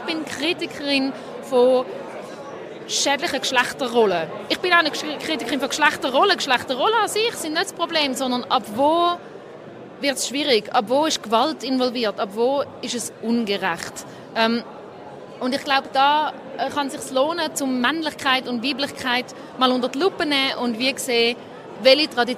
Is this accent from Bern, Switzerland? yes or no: no; Zurich, Switzerland; Ich bin 33, ich bin aus Zürich